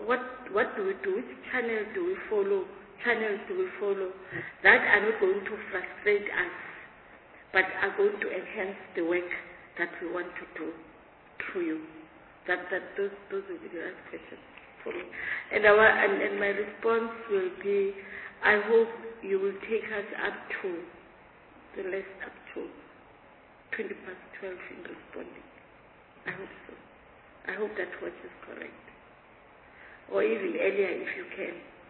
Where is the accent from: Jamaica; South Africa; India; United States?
South Africa; Eastern Cape; I'm coming from the Eastern Cape, okay?